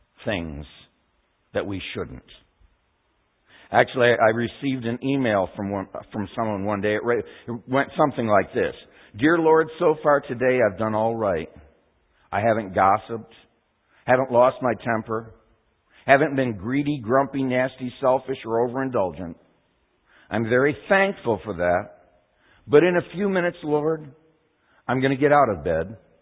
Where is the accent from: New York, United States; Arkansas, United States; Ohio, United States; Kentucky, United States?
Kentucky, United States; Bowling Green; He heard I was from Bowling Green area.